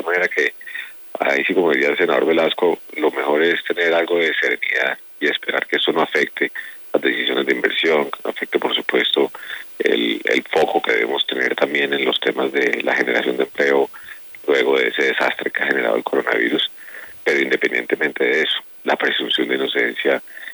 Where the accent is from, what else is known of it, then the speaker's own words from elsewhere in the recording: Colombia; porque igual ya como colombianos tenemos suficientes problemas derivados del coronavirus